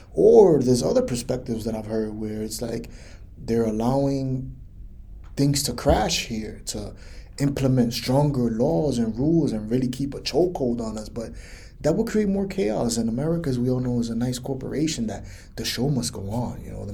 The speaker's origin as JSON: {"language": "English", "town": "New York City", "region": "New York", "country": "United States", "tie": "born or raised there", "said": "I grew up in New York City, and I see that there's a lot of immigrants that are coming in, and man, I'm for it."}